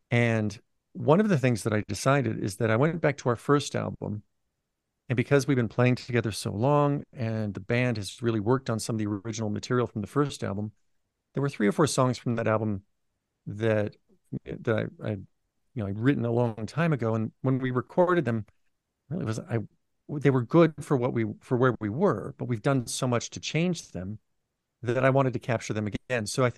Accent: Missoula, Montana, United States; Yeah, so we live in Western Montana. We're from Missoula, and it's a relatively small town.

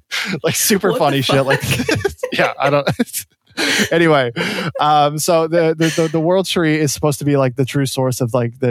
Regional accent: California, United States; I grew up in Orange County. So it's like, you know, it's like, obviously everything has been built on.

